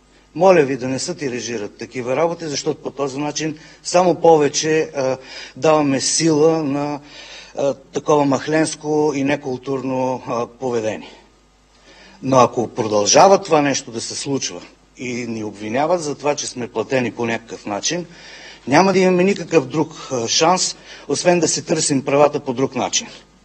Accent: Gabrovo, Gabrovo Province, Bulgaria; born there; По случайност аз пък съм роден в Габрово.

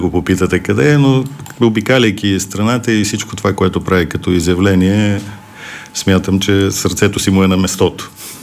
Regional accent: Sofia, Sofia City, Bulgaria; Роден съм в София, 63-та година, завършил съм 35-то училище в София.

